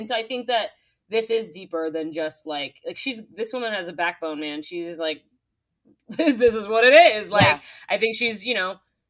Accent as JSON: {"language": "English", "region": "Scotland", "country": "United Kingdom", "said": "we are definitely Scottish. Everybody needs to know."}